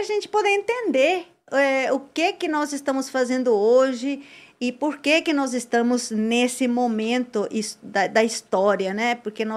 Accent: Concepción, Biobío, Chile; Portuguese is a second language; Os nossos internautas vão ver um sotaque um pouco puxado, né? Mas eu sou de Concepción.

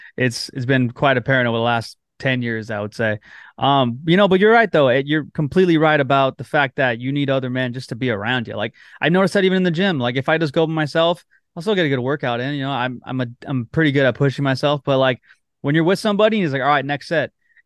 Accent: Whittier, California, United States; I grew up in Whittier, California, but I played baseball in Pico Rivera.

